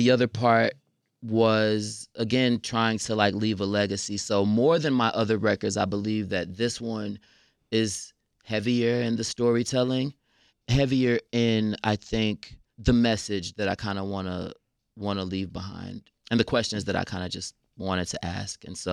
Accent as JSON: {"language": "English", "town": "Chicago", "region": "Illinois", "country": "United States", "tie": "born or raised there", "said": "grew up on the West Side, you know, when they came from Mississippi as part of the Great Migration. We grew up on the West Side as well."}